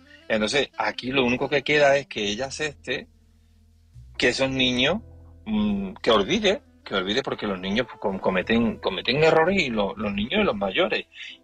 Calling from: Seville, Andalusia, Spain; de Sevilla y llamo para opinar del tema de esta noche

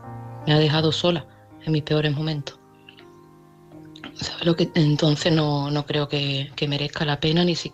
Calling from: Seville, Andalusia, Spain; desde Sevilla.

